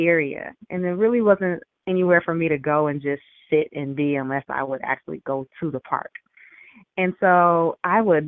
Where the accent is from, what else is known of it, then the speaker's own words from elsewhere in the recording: New Orleans, Louisiana, United States; I'm from New Orleans, by the way.